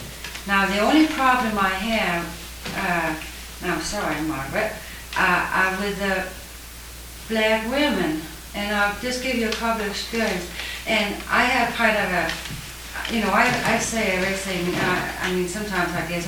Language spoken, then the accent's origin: English; Denmark; I'm from Denmark